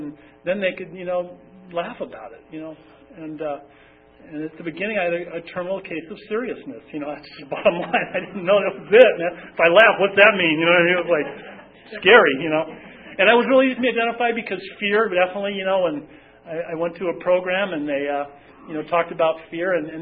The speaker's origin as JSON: {"language": "English", "town": "San Diego", "region": "California", "country": "United States", "tie": "born or raised there", "said": "I grew up in San Diego, and now we're getting to that. I grew up in San Diego, and I was the kid that sat in school"}